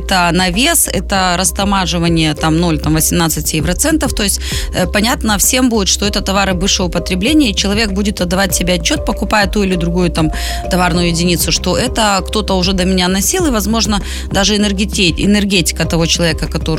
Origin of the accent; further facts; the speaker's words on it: Belarus; невзирая на то, что мы вроде белорусы, толерантные, спокойные.